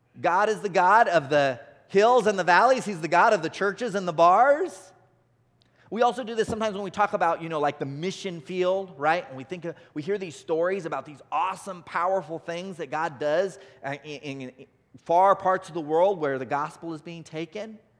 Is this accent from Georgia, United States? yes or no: no; California, United States; In Nebraska, they'd probably be mountains, but I'm from California, so I'll say they're hills.